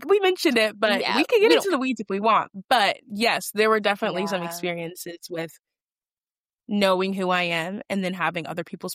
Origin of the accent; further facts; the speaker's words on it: Richmond, Virginia, United States; I'm from Richmond, Virginia, so Duke is not far from me at all. Also grew up with a single mom.